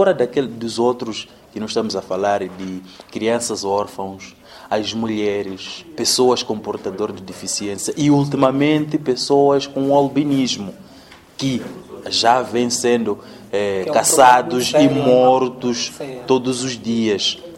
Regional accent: Mozambique; venho da República de Moçambique

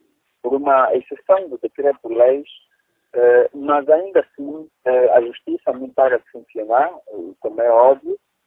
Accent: Angola; isso deve ser uma preocupação de todos nós, enquanto angolanos

